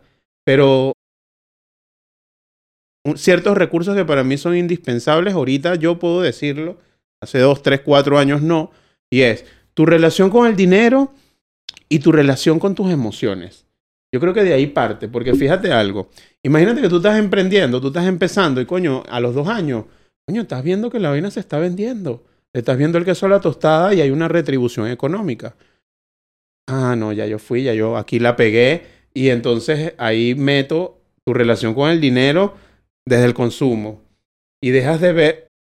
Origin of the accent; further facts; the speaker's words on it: Venezuela; para que no conozcan más porque los cuatro somos venezolanos